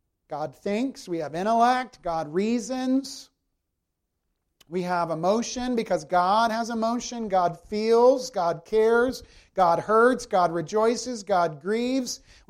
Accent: South Carolina, United States; I'm not from Calgary either, friends. I'm from South Carolina.

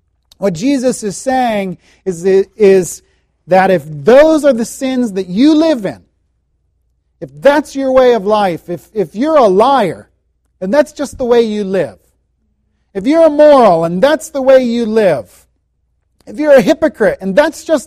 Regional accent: United States; now in Calgary, Canada; Calgary has a lot of dogs compared to where I grew up in the States.

